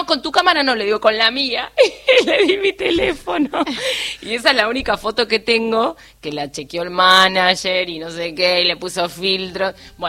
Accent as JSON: {"language": "Spanish", "country": "Argentina", "said": "Vengo de Argentina, hola, ¿cómo te va?"}